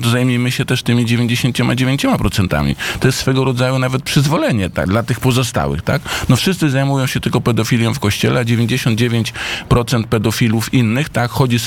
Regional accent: Tricity, Pomeranian Voivodeship, Poland; zarówno przewodniczący Chorała, jak i ja jesteśmy z Trójmiasta

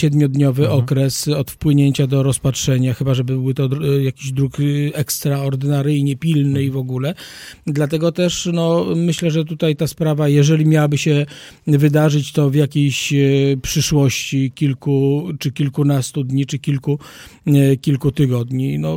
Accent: Radom, Masovian Voivodeship, Poland; Ja jestem z Radomia

